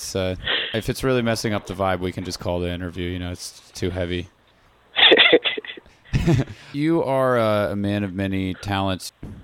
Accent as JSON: {"language": "English", "town": "Pittsburgh", "region": "Pennsylvania", "country": "United States", "tie": "born or raised there", "said": "for those of our listeners who don't know, I grew up in Pittsburgh, and there was never anything even remotely approaching this scope."}